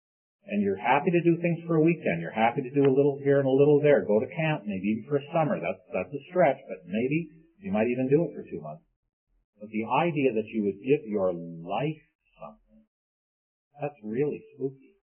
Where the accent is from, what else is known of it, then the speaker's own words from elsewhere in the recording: St. Catharines, Ontario, Canada; I'm just from St. Catharines across the lake.